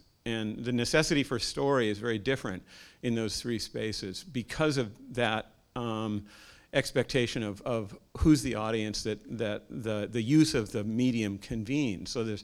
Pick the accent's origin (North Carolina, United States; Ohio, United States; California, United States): California, United States; Santa Cruz; I'm from Santa Cruz too.